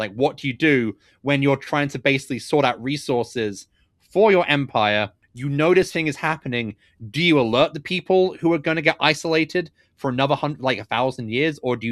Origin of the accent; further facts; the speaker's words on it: United Kingdom; Sorry, I'm British.